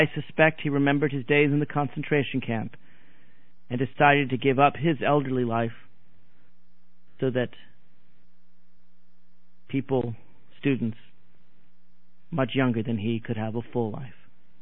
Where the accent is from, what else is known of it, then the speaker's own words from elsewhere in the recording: Nashville, Tennessee, United States; also born or lived in Boston / Los Angeles / Washington; I'm a city guy. I grew up in Nashville, Tennessee, school in the Northeast, in Boston and Los Angeles and Washington. I'm a city boy.